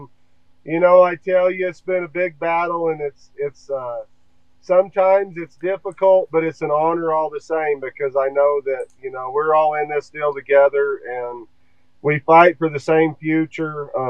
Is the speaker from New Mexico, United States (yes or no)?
yes; New Mexico, United States; I'm from New Mexico. I grew up here. My dad's a sawmiller. I grew up logging and sawmilling.